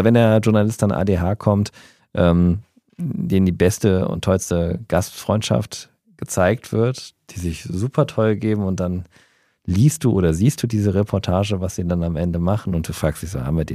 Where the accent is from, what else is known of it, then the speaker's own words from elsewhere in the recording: Düsseldorf, North Rhine-Westphalia, Germany; also born or lived in Aachen; Was ich so auch als Düsseldorfer mit Kölner Vorfahren, der in Aachen geboren ist, sagen kann.